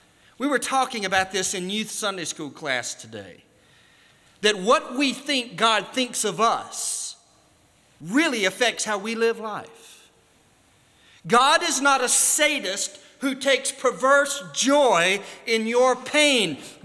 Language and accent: English; United States; So as an American, I really love verses 3 and 4